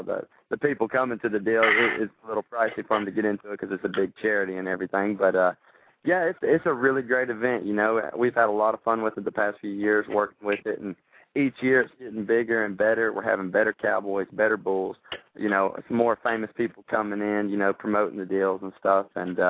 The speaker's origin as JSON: {"language": "English", "town": "McDonough", "region": "Georgia", "country": "United States", "tie": "born or raised there", "said": "It's actually a charity event that I do every year up here in McDonough, Georgia, my hometown."}